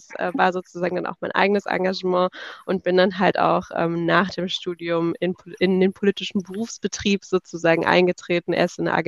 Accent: China; Ich bin auch im Ausland aufgewachsen, also ich bin in China aufgewachsen, das heißt auch in einem Umfeld sozusagen als Deutsche, die in China lebt

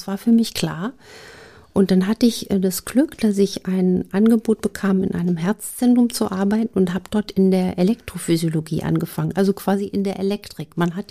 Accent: Saarland, Germany; Ich bin groß geworden in dem Dreiländereck zwischen Luxemburg, Frankreich und Deutschland.

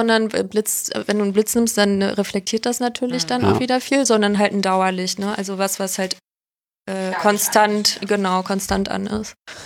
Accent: Berlin, Germany; Also ich bin ja aus Berlin

